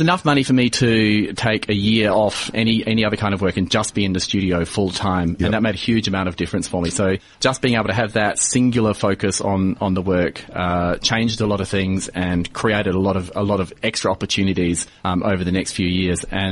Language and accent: English; Adelaide, South Australia, Australia; now in Melbourne, Australia; I grew up in Adelaide